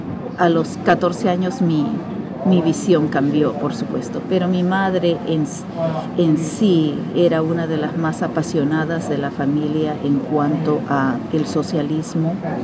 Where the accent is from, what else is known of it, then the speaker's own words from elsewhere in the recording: Lima, Peru; born there; nací en Lima, en el pueblo de Miraflores. Soy hija única